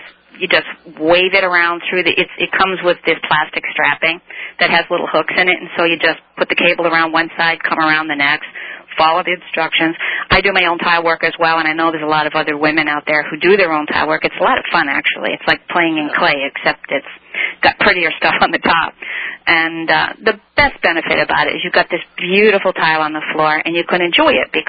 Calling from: Connecticut, United States; I'm calling in from Connecticut.

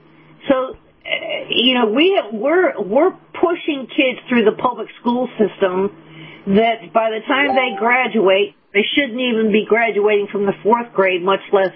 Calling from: St. Petersburg, Florida, United States; from St. Petersburg.

